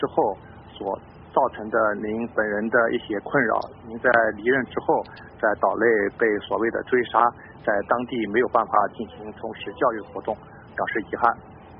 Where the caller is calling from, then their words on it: Jiangsu, China; 我是一个来自中国大陆的